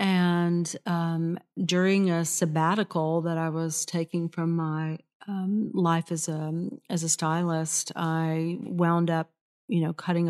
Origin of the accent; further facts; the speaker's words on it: Florence, Alabama, United States; Well, Florence is my hometown.